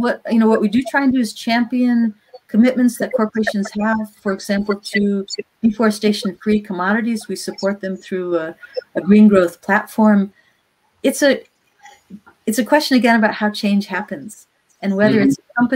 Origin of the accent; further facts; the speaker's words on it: United States; Oh, I'm actually American.